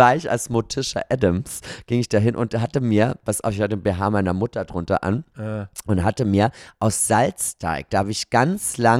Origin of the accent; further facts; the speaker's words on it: Gmünd, Austria; Bei uns in Österreich heißt das ja Fasching.